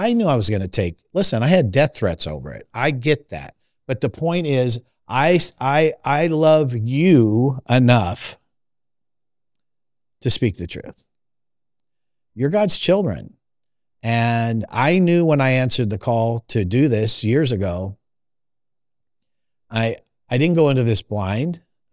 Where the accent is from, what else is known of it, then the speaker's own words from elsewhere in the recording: California, United States; And believe me, as one who was born and raised in California, the woke experiment over the last 20 years is not recent.